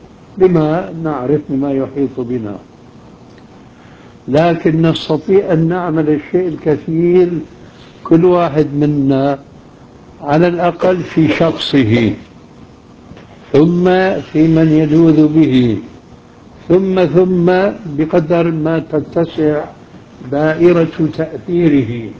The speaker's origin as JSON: {"language": "Arabic", "country": "Syria", "said": "كما يقال عندنا في سوريا"}